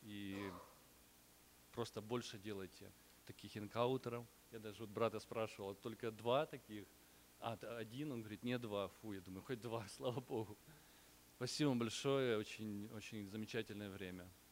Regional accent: Ukraine; now in Los Angeles, United States; я из Лос-Анджелеса, оригинально с Украины.

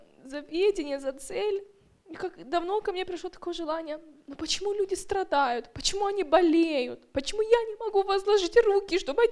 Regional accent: Tacoma, Washington, United States; я из Такомы.

